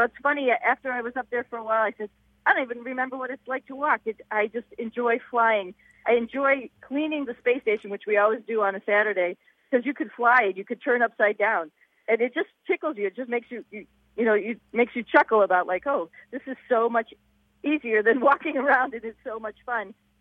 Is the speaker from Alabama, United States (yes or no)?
no; Ohio, United States; born there; I met Neil Armstrong because I was born in Ohio.